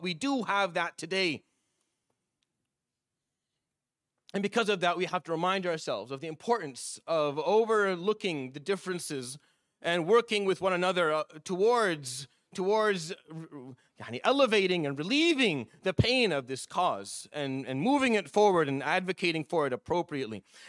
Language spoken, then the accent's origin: English; Syria; I come from Syria. My country was ripped to shreds.